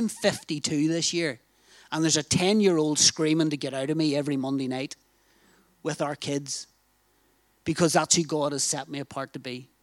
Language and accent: English; Northern Ireland, United Kingdom; Now, I hope my accent, some people call it a towel. In Northern Ireland, we call it a towel.